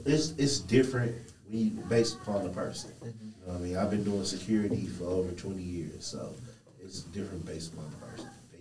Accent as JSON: {"language": "English", "town": "Detroit", "region": "Michigan", "country": "United States", "said": "I'm from Detroit. I'm from the east side."}